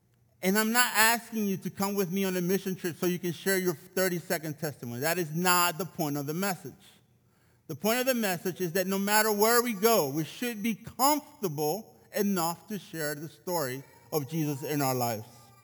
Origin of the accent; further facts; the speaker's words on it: El Salvador; And I was like, I'm from El Salvador.